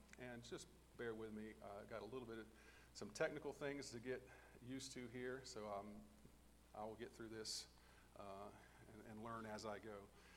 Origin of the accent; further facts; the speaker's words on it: Bradenton, Florida, United States; As mentioned, I am from Bradenton, Florida.